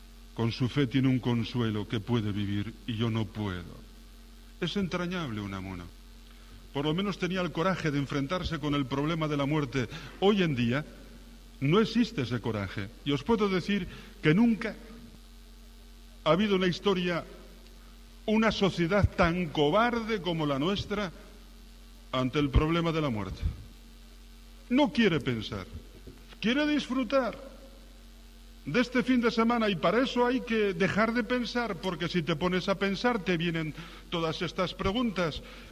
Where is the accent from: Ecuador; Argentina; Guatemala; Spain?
Spain; Pyrenees; Estaba confesando en un santuario de mi tierra, en las montañas de mi tierra del Pirineo.